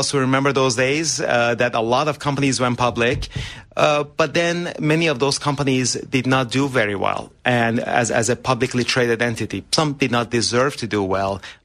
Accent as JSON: {"language": "English", "country": "Iran", "tie": "born or raised there", "second_language": "English", "moved": "yes", "lives_now": "United States"}